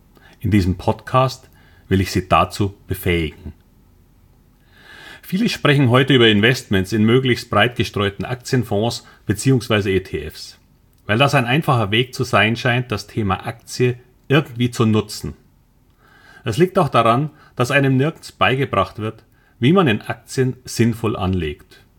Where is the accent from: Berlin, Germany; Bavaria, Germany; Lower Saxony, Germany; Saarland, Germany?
Bavaria, Germany; Munich; now in Hamburg, Germany; Wie man wahrscheinlich unschwer hört, bin ich ursprünglich ein Münchner. Aber ich lebe jetzt seit über 10 Jahren in Hamburg.